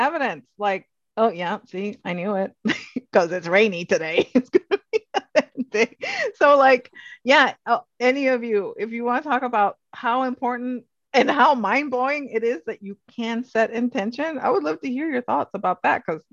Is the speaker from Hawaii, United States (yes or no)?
yes; Hawaii, United States; I was born and raised in Hawaii, nice and sunny.